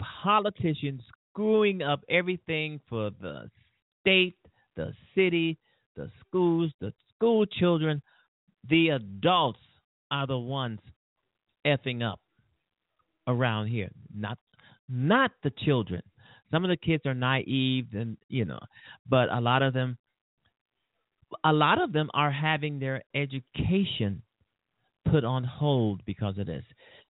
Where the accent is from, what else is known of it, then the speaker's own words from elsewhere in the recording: Chicago, Illinois, United States; it's almost embarrassing to say that I'm from Chicago. But I'm not going to be embarrassed, because I love this city.